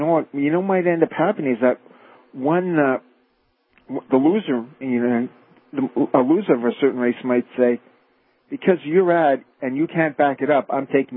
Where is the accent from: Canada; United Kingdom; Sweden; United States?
Canada; So, I mean, like, even though I'm Canadian, I am going to watch it next Tuesday